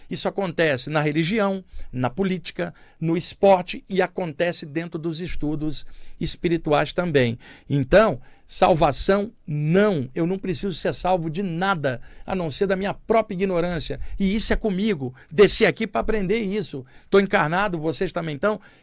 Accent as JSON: {"language": "Portuguese", "region": "Rio de Janeiro", "country": "Brazil", "tie": "born or raised there", "said": "eu vim da Baixada Fluminense, no Rio de Janeiro, onde eu cresci. Meu pai era carioca, filho de português. Minha mãe era baiana, quase mulata, moreninha, filha de descendente índios com francês, e eu nasci no Rio de Janeiro, é de lá que eu venho."}